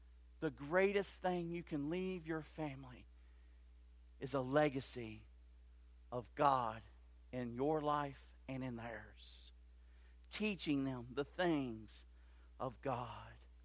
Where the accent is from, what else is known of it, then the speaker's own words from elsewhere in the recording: Louisville, Kentucky, United States; born there; Whenever I was born in Louisville, Kentucky.